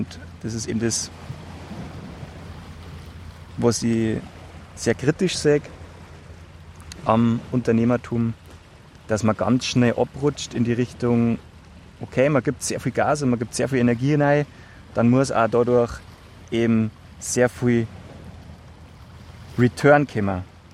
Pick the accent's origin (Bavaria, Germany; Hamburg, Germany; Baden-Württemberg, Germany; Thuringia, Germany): Bavaria, Germany; wenn man so hört, komme ich aus Bayern.